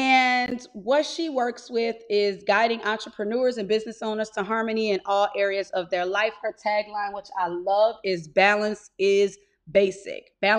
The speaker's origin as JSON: {"language": "English", "town": "New Orleans", "region": "Louisiana", "country": "United States", "lives_now": "Houston, United States", "said": "You already know I'm from New Orleans, currently living in Houston, raising a 4-year-old prince."}